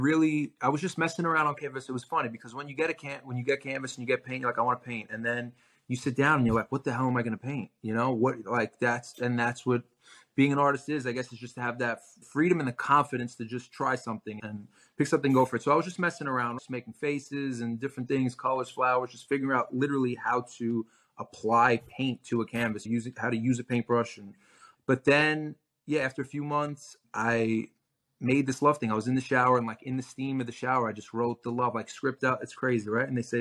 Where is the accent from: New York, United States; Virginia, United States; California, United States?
New York, United States; Brooklyn; I'm from Brooklyn, New York. I tell people I'm from Brooklyn and they're like, but where are you born?